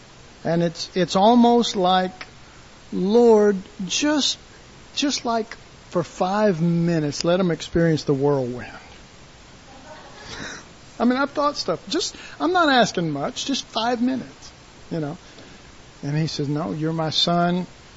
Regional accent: Dallas, Texas, United States; and I was raised that way. I was raised in Oak Cliff.

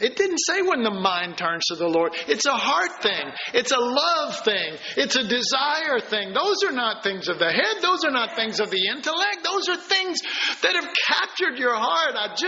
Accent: Dallas, Texas, United States; I was raised in Oak Cliff in Dallas.

